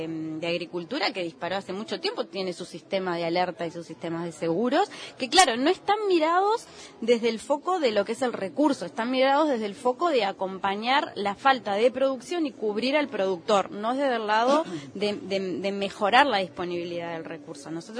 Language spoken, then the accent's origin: Spanish; Uruguay; A ver, los uruguayos tenemos, yo creo que ahí hay dos temas, ¿no?